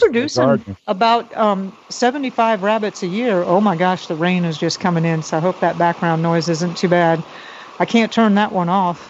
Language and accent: English; Florida, United States; now in Puerto Rico; But I grew up in Florida, so I love food.